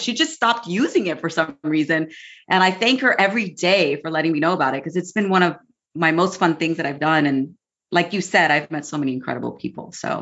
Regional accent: Chicago, Illinois, United States; I'm from Chicago, born and raised, went to high school in Chicago, grammar school, the whole thing.

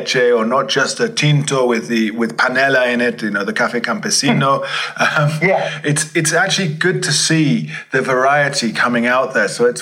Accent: London, United Kingdom; I'm from London. I mean, London feels like Australia whenever there's a sporting event on

